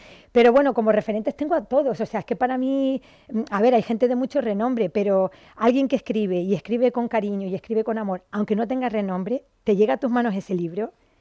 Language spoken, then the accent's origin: Spanish; Castile, Spain; Bueno, porque yo como vengo de Castilla...